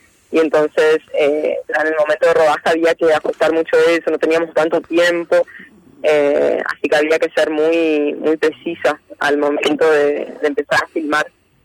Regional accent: Corrientes, Argentina; yo soy de Corrientes y estudié cine en Buenos Aires, en la Universidad Nacional de las Artes, la UNA.

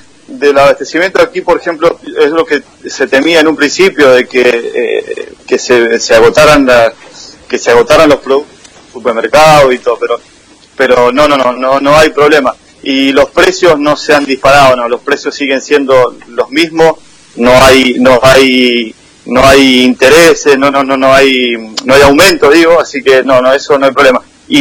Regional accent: San Rafael, Mendoza, Argentina; now in Málaga, Spain; que somos sanrafaelinos de Las Paredes también

